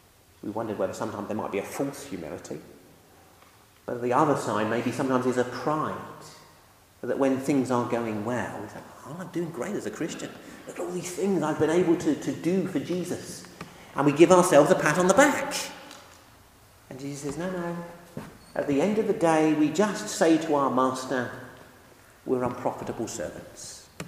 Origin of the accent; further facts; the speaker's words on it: United Kingdom; most of us do not have servants, and we are British.